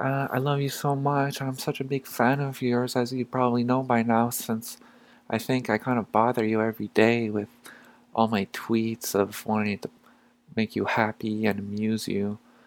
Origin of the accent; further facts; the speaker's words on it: Montreal, Quebec, Canada; my hometown of Montreal